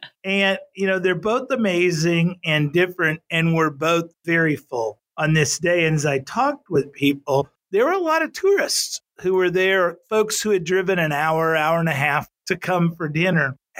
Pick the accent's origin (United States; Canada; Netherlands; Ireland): United States; the Ozarks; I growing up in the Ozark Mountains